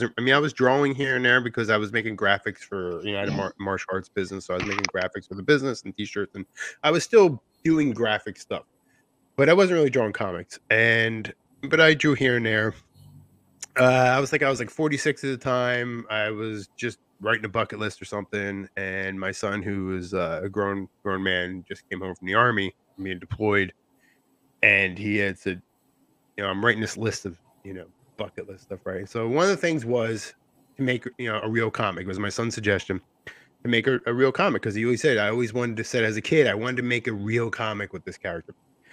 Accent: New Jersey, United States; Yeah, I mean you guys are in New York, I'm from Jersey, so we know how it is.

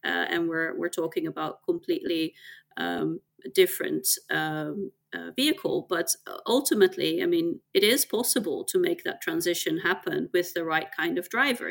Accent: Netherlands; I grew up on a houseboat the middle of in the middle of the Netherlands, born and raised there.

